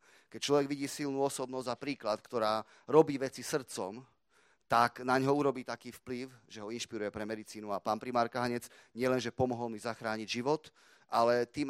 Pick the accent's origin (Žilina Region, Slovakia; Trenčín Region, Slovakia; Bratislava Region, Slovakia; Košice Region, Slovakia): Košice Region, Slovakia; Košice; ja som rodený Košičan. Čiže tu som doma.